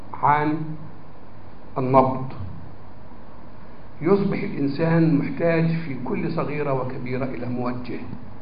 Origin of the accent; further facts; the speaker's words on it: Egypt; يعني أنا معلش وأنا مصري بعتقد أن أنا مصري،